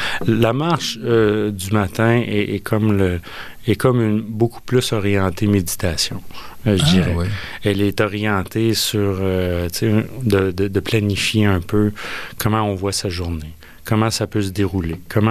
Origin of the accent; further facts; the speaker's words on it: Magog, Quebec, Canada; moi, j'ai grandi à Magog